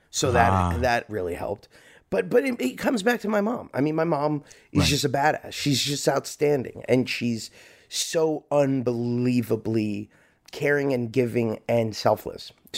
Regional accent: Hollywood, Florida, United States; I grew up in Hollywood, Florida.

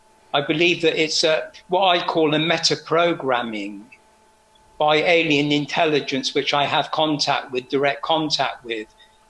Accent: Oxford, South East England, United Kingdom; So I was born in March the 1st, 1945, at the end of the World War II. And I was living in Oxford, and I was brought up in a non-religious house.

